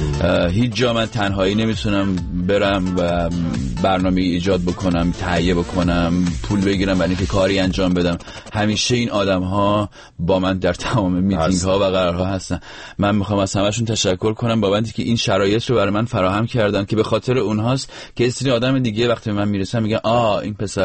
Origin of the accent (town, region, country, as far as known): Rasht, Gilan, Iran